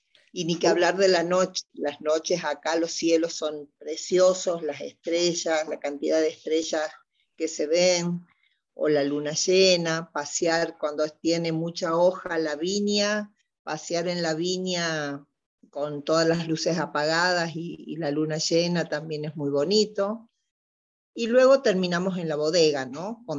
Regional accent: Córdoba, Argentina; now in La Rioja, Argentina; porque nosotros, bueno, originariamente somos de Córdoba

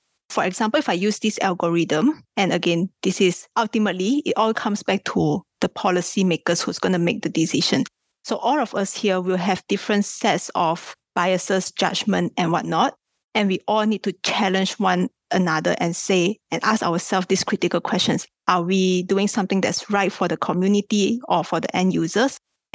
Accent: Kuala Lumpur, Malaysia; So I came from Malaysia. In KL, Kuala Lumpur, entrepreneurship is a big thing.

